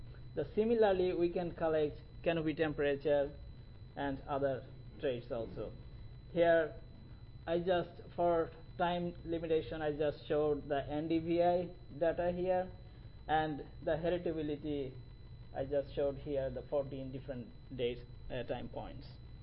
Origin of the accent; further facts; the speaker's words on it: Bangladesh; I'm from Kansas State University and originally from Bangladesh.